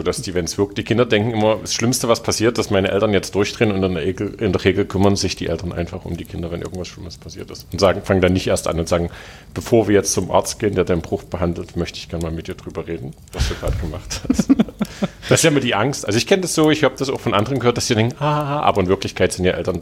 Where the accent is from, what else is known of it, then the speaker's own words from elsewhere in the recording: Saxony, Germany; ich komme aus der Sächsischen Schweiz.